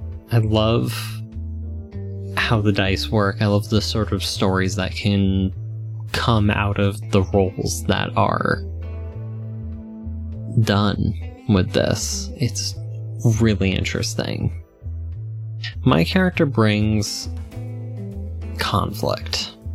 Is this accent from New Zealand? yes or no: no; Virginia, United States; I use he, they, and I'm from Virginia.